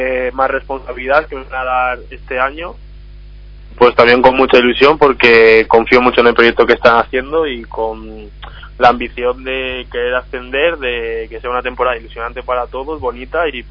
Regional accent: Linares, Castile and León, Spain; yo también soy de un pueblo cerquita de Guijuelo, soy de Linares

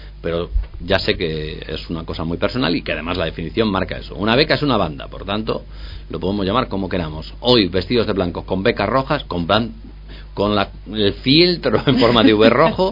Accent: Spain; Pero nosotros

